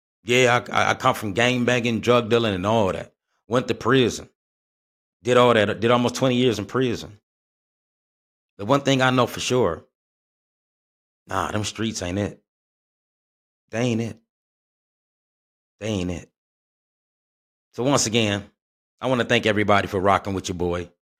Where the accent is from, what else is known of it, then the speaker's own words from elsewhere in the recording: Flint, Michigan, United States; now in Atlanta, United States; Here in Atlanta, we just killing. In my home state of Flint, Michigan, they killing.